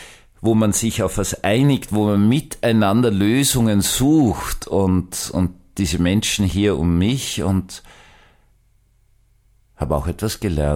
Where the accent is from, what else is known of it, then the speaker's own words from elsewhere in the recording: Austria; wie man als Österreicher ein Visum gebraucht hat